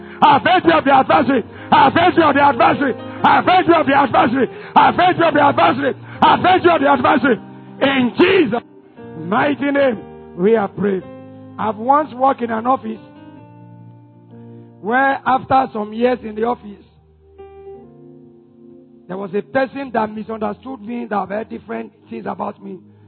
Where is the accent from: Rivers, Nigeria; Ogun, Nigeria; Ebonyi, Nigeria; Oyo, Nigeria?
Oyo, Nigeria; Ogbomosho; I am from Ogbomosho, not a village.